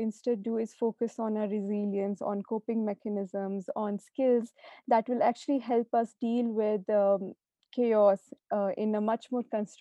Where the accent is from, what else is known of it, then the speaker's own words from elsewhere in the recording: Jammu and Kashmir, India; because I came from Kashmir. I saw a lot of pain and conflict around me.